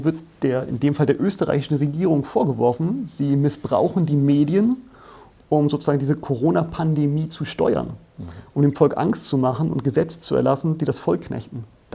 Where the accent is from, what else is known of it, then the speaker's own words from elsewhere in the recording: Germany; gerade als Deutsche haben wir natürlich große Ohren und sagen, was passiert hier in unserem Land?